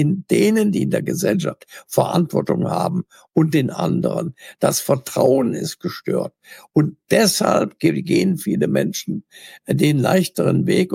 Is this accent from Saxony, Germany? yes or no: yes; Dresden, Saxony, Germany; in meiner Heimatstadt Dresden